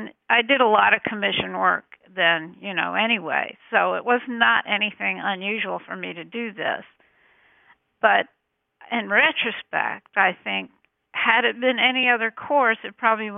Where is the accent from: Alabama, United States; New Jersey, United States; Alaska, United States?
New Jersey, United States; born there; also born or lived in Wilmington, Delaware / Louisville, Kentucky / Chicago; I was born in New Jersey. We moved to Wilmington, Delaware, then Louisville, Kentucky, and then I went to the Art Institute of Chicago